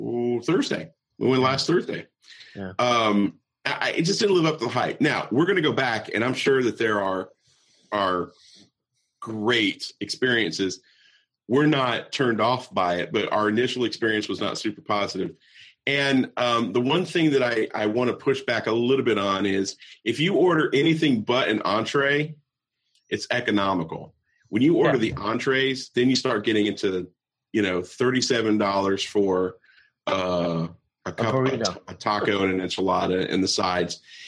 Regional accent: Ireland; I'm Irish. Maybe it's me. I'm always going to talk about beer and alcohol.

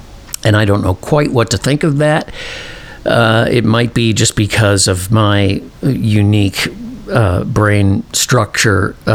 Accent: Chicago, Illinois, United States; aside from the fact that I'm from Chicago, it's such a bad show.

